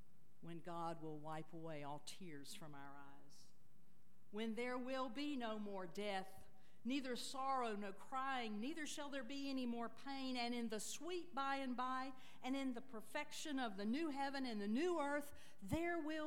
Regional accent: Florida, United States; I grew up in Florida. As a family, my family would go every year to Central Florida and spend several weeks at the lake there.

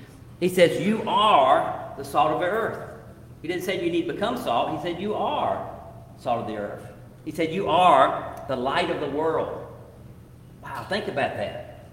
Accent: Prospect Hill, North Carolina, United States; So I grew up in Prospect Hill, which is kind of the corner of Alamance, Orange and Person, not far from Alamance, right there in the corner of Caswell County.

